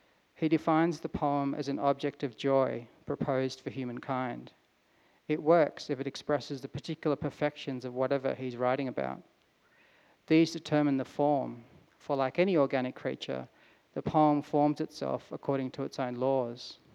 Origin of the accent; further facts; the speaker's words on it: Adelaide, South Australia, Australia; also born or lived in India; I grew up mostly in Adelaide, but I was born in India